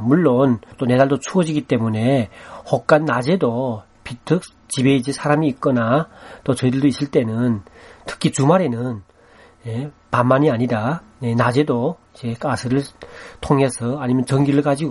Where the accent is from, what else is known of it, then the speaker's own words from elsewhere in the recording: North Korea; 우리 탈북자들 보통 살고 있는 두 칸짜리 아파트에서는 한 달에 나가는 돈이 보통 5만부터 6만 원 정도